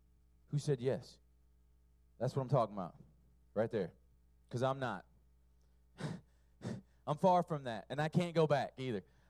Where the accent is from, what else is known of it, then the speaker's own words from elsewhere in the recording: San Diego, California, United States; Growing up, I lived in San Diego, and Top Gun was in my hometown.